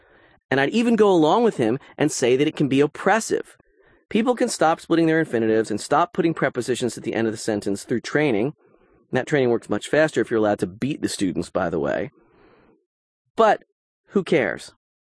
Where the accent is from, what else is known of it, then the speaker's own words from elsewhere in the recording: United States; accent: American; I am obviously, by my accent, by my grammar, American.